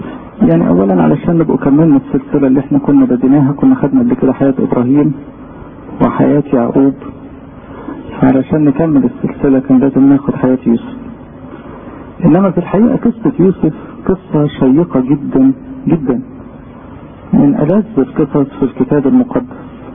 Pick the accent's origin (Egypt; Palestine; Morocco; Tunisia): Egypt; فعشان كده إحنا كمصريين يوسف ده له معزة إيه؟